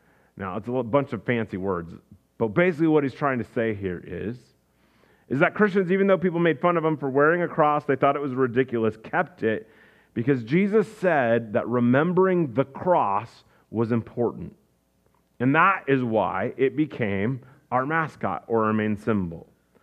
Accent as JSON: {"language": "English", "region": "Iowa", "country": "United States", "tie": "born or raised there", "said": "I grew up in Iowa, and they had the South Dakota State Jackrabbits."}